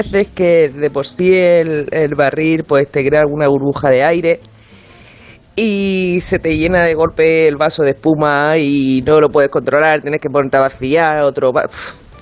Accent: Cieza, Region of Murcia, Spain; España, sobre todo Cieza, llévalo desde mi pueblo, es un sitio que nos gusta mucho la cerveza

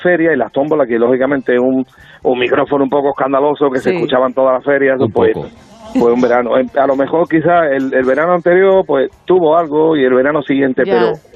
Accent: Málaga, Andalusia, Spain; Me procuro estarme, sí, por aquí, por la costa, toda la costa del Sol. Y sí, soy de aquí de Málaga.

